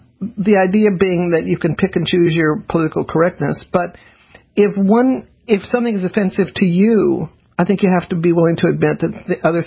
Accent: the South, United States; Well, I grew up in the South, so Negro was part of it.

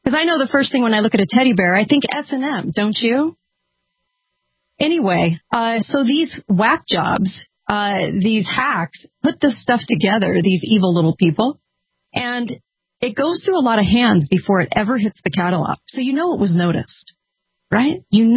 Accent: California, United States; You get this type of stuff from California, which I'm from California, so I can make fun of California

